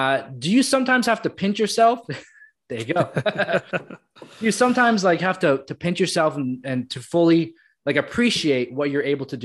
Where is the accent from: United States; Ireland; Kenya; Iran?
United States; New Jersey; born there; also born or lived in South Florida; I was born in New Jersey and then moved to South Florida.